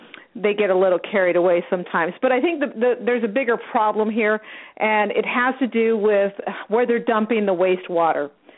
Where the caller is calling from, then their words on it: California, United States; from California.